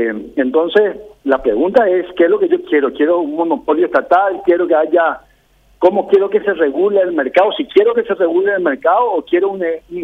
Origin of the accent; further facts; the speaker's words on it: Paraguay; Ahora, como paraguayo, ¿qué es lo que nos conviene?